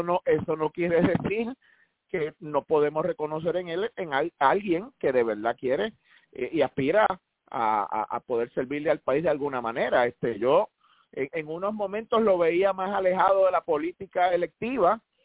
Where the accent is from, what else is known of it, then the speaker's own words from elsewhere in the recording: Puerto Rico; como ciudadanos, como electores, como votantes, como puertorriqueños